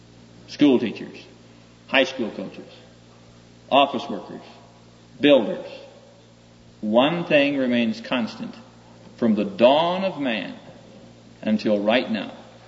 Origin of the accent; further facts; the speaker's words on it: Neola, Iowa, United States; I'm in my hometown. That's a dinky little town back there in Iowa. I've asked those folk, and they've heard about that. I come from Neola, Iowa.